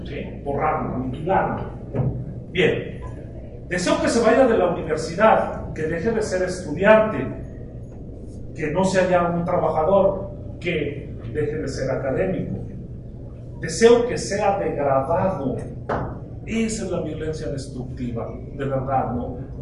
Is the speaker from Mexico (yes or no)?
yes; Mexico; Nuestro testimonio como mexicanos da cuenta que la violencia es cotidiana